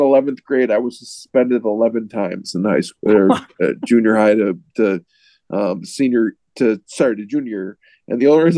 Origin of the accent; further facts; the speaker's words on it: Irondequoit, New York, United States; know, I was born in the city, grew up in West Irondequoit when I moved here, when we were like 3 or 4. I was born over near Aquinas, actually.